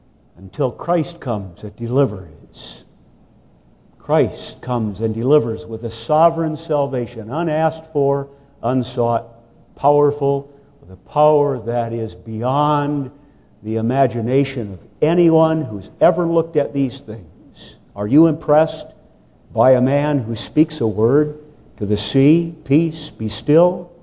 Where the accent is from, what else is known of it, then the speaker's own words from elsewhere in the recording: California, United States; A few years ago, we visited my hometown in California.